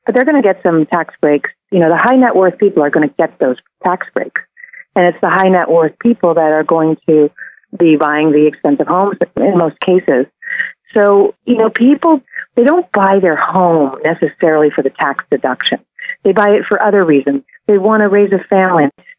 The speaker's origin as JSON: {"language": "English", "town": "San Francisco", "region": "California", "country": "United States", "tie": "born or raised there", "said": "I'm born and raised in San Francisco"}